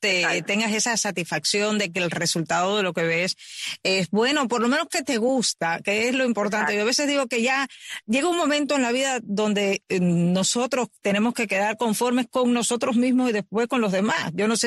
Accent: Sancti Spíritus, Cuba; yo soy de Santi Espíritus, o sea, exacto, nosotros somos Guajira, o sea, sobre todo en el pueblo de campo

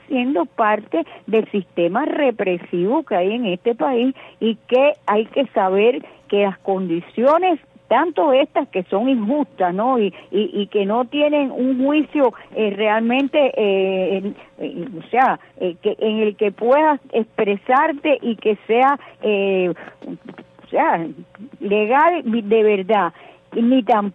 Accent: Cuba

